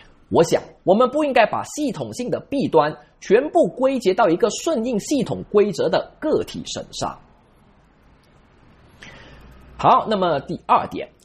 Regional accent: Malaysia; 因为我也不是富裕家庭出身，我来自马来西亚一个小县城，我们镇上唯一的洋餐厅就是一家肯德基。

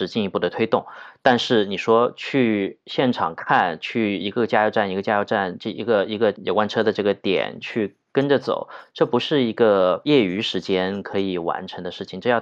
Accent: China; 因为我作为一个中国人在外面工作，我很难去国内采访

